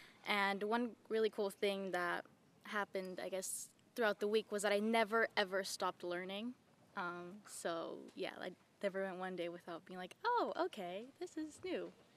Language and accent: English; Seaside, California, United States; I am from Seaside, California, and this is my fifth time here at EHC.